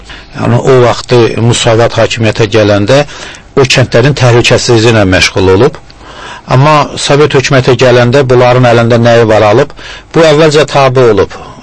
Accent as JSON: {"language": "Azerbaijani", "region": "Shirvan", "country": "Azerbaijan", "tie": "born or raised there", "also_born_or_lived": "Shamakhi", "said": "Uşaqlığım daha çox Şirvanda, mən, yəni biz 37-ci ildə sürgün olunmuşuq, əslində Şamaxlıyam mən. Amma bizi sürgün eliblər Arana ki, bəlkə orada qırılaq."}